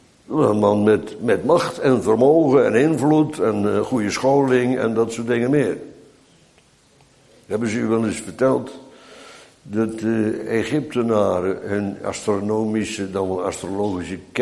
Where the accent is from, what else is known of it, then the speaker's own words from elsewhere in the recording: Bodegraven, South Holland, Netherlands; Ik kom uit Bodegraven. Dat werd gebouwd rondom de brug over de Oude Rijn.